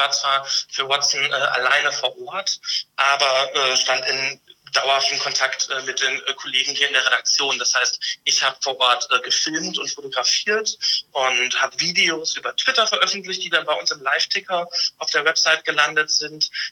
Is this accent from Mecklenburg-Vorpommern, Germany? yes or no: no; Ibbenbüren, North Rhine-Westphalia, Germany; da ich aus Westfalen komme, beharre ich darauf, das ist ein westfälisches Dehnungs-E.